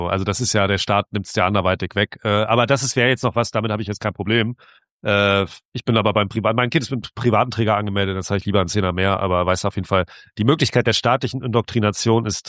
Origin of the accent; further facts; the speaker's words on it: East Germany, Germany; born there; Ich bin zwar gebürtiger Ossi, ich bin zwar indigene Bevölkerung, aber ich habe ja sehr lange im Westen gelebt, deswegen bin ich irgendwo auch eigentlich verwestlicht, aber auch wieder zurückgegangen.